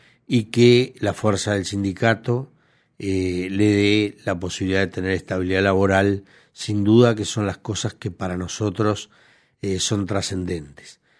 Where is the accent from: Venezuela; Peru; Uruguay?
Uruguay; ya no solo como trabajadores, como uruguayos